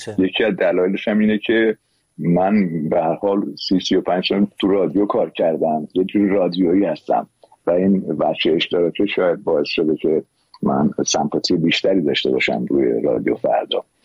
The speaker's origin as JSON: {"language": "Persian", "country": "Iran", "said": "به زندگی خودم به عنوان یه ایرانی"}